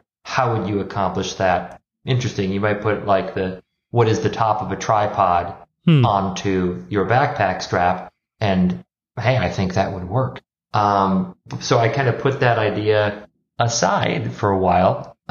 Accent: Minnesota, United States; also born or lived in Wisconsin / Rome, Italy; Well, I grew up in Minnesota. I was a son of a nurse. My mom's a cancer nurse. My dad is a firefighter. I went to school in the neighboring state of Wisconsin

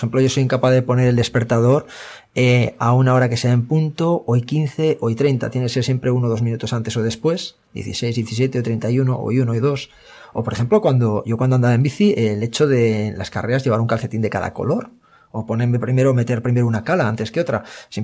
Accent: Spain; Un estudio revela que los españoles somos los europeos más supersticiosos

